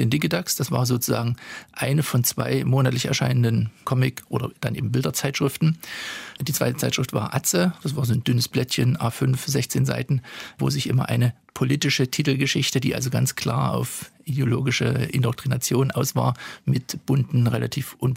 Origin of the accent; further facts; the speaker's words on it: East Germany, Germany; ich bin Jahrgang 70 in der DDR aufgewachsen